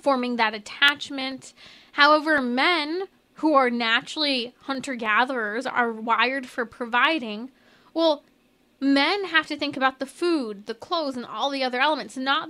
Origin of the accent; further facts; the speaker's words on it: San Diego, California, United States; Love my San Diego people here. Okay, so I was from San Diego, if you didn't know that.